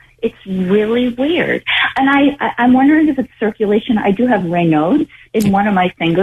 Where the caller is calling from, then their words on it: Santa Cruz, California, United States; from Santa Cruz.